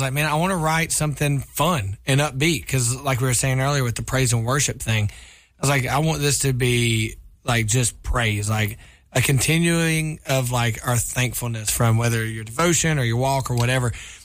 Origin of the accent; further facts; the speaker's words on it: the South, United States; I'm from the South, and it's just two different personalities